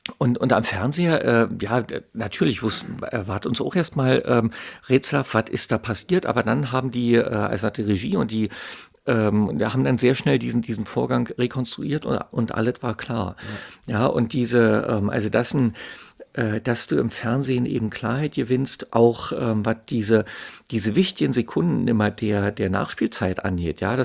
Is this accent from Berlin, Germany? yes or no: yes; Berlin, Germany; Also ich jetzt hier als Berliner